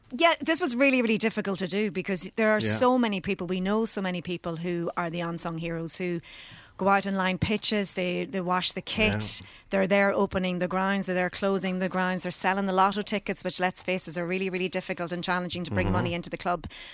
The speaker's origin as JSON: {"language": "English", "town": "Monaghan", "region": "Ulster", "country": "Ireland", "said": "I'm from Monaghan, and I'm from a club called Scotstown."}